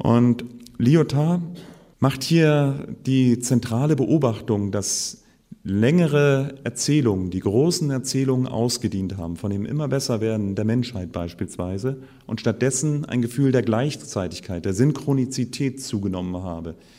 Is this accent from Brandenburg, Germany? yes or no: yes; Potsdam, Brandenburg, Germany; auch meiner Heimat in Potsdam